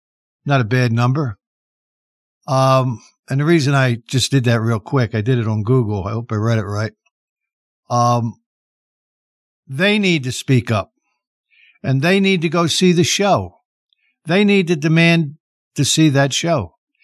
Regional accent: Philadelphia, Pennsylvania, United States; Frank Ricchetti, his name is, and he's in South Philly, my hometown.

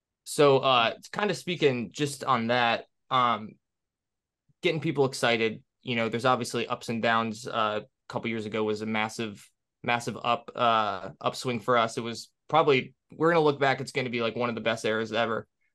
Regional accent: Ohio, United States; we're from Ohio. There's obviously the Browns and the Bengals and Cincinnati and Cleveland.

